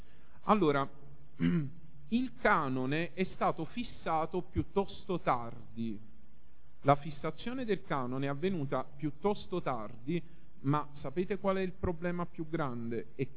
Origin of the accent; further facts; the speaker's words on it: Naples, Campania, Italy; noi come napoletani lo stiamo sperimentando forse più di altri popoli sulla faccia della terra